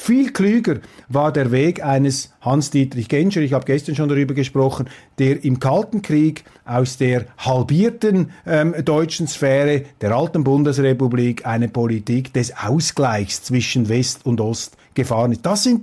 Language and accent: German; Switzerland; Ich würde mir jetzt nicht anmaßen, hier endgültig, das steht mir auch als Schweizer nicht zu, ein Urteil abzugeben.